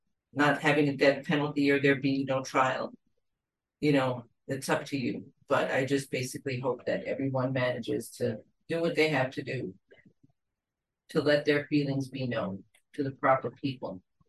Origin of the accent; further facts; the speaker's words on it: New York, United States; Speaking as a New Yorker, this I will never forget.